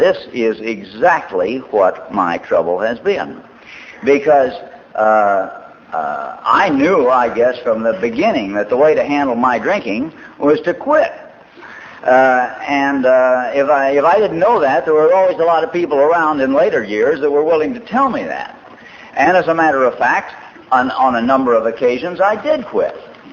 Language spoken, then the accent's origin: English; Lawrence, Kansas, United States; Betsy and I are both Kansans. She comes from Salina, and I come from Lawrence in Kansas City.